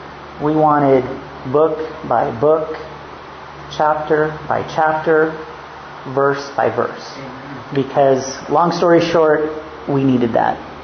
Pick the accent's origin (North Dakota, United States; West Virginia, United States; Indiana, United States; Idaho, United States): Idaho, United States; Boise; We are from the States, Boise, Idaho. I usually say Boise because people don't know Meridian, but they're one and the same.